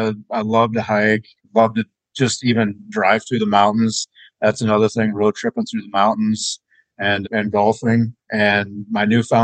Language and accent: English; Wakefield, Nebraska, United States; now in Lincoln, United States; originally I'm from a small town in Nebraska, Wakefield, Nebraska, currently living in Lincoln. I've been in Lincoln since 2006.